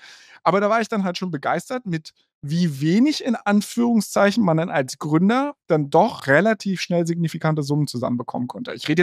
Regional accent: Berlin, Germany; also born or lived in Hamburg; Also ich bin hier beziehungsweise im Speckgürtel von Berlin aufgewachsen, zur Schule gegangen, habe dann auch in Berlin, wie gesagt, lange studiert und war hier immer sehr, sehr glücklich und bin auch sehr glücklich, wieder hier zu sein.

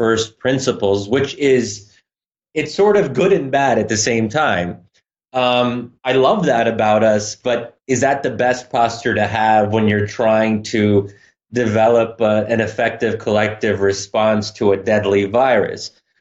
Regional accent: Pennsylvania, United States; I'm originally born and raised in Pennsylvania

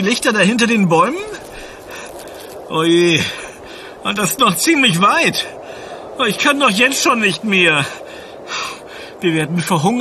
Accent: Germany; Wir kommen aus Deutschland. Tyskland.

